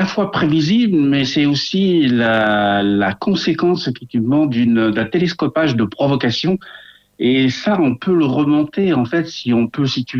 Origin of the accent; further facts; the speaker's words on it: Houaïlou, North Province, New Caledonia; Kanak, je suis Kanak et je suis originaire de la commune de Wailou, donc qui est une commune en fait qui se situe dans le centre de la Grande Terre, la plus grande île.